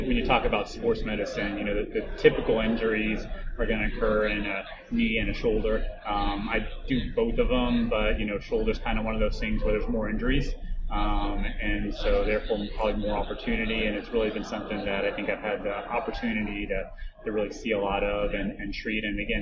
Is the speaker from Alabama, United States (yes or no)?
no; San Antonio, Texas, United States; I am not. I'm from San Antonio, actually.